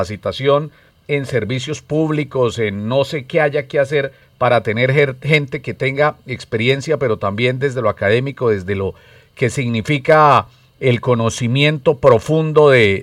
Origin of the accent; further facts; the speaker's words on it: Colombia; en primer término hay que decir que somos colombianos